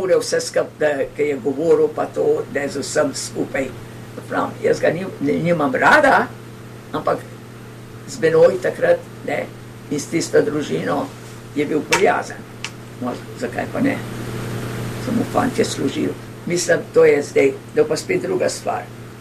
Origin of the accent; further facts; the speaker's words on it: Ljubljana, Central Slovenia, Slovenia; born there; also born or lived in Upper Carniola; in rojena sem v Ljubljani. In potem sem živela v Ljubljani v Šiški in na Gorenjskem, Hraše pri Smletnik.